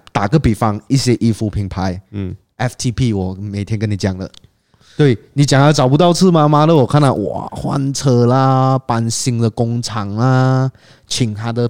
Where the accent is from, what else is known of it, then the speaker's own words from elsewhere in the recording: Malaysia; at least 在我们马来西亚这边